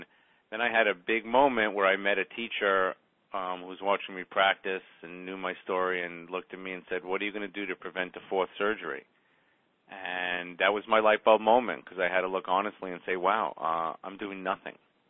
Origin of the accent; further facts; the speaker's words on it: Brooklyn, New York, United States; I grew up in Brooklyn and fairly active childhood